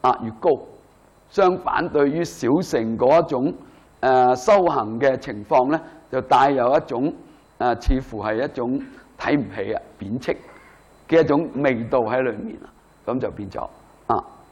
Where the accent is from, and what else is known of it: China